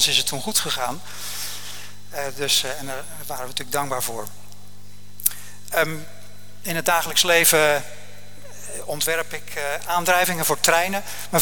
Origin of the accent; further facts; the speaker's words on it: Oud-Alblas, South Holland, Netherlands; born there; now in Hardinxveld-Giessendam, Netherlands; Mijn vader is een rasechte Zeeuw, maar zelf ben ik gewoon hier in de buurt geboren in Oud-Alblas.